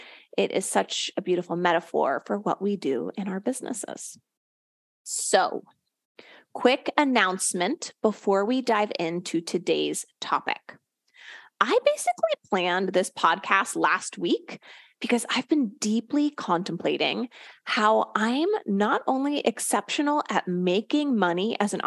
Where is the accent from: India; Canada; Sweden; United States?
United States; Philadelphia, Pennsylvania; also born or lived in San Francisco; I grew up in the Philadelphia area on the East Coast, and then I lived in San Francisco for quite a while.